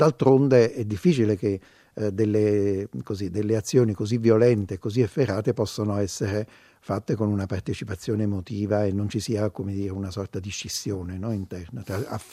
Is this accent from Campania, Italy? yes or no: yes; Naples, Campania, Italy; sono napoletano e ho letto tante pubblicazioni